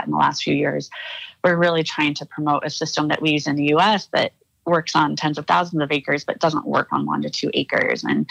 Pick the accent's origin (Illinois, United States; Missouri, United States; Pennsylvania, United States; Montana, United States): Montana, United States; Miles City; And I grew up in Miles City. And since I was from a rural area, they immediately put me on agricultural issues.